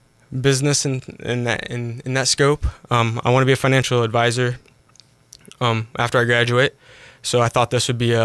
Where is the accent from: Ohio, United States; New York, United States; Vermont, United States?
Ohio, United States; Defiance; I'm from Defiance, Ohio.